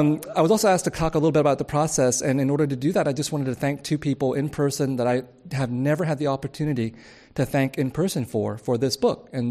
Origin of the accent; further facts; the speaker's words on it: San Jose, California, United States; And I grew up in San Jose, where the Vietnam War was very much a living factor for the Vietnamese refugees that I lived among.